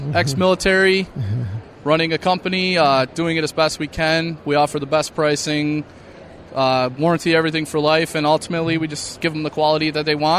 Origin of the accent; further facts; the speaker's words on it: New York, United States; now in Georgia, United States; I love Georgia. The weather, I mean, we're from New York. I mean, we don't get weather like this.